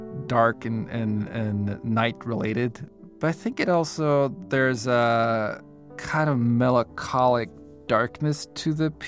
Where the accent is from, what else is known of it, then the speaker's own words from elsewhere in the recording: Southern Norway, Norway; now in New York City, United States; where I grew up in Norway, which is the polar circle runs through it, and a lot of memories of very cold nights. Even though I'm from the south, it still gets very cold.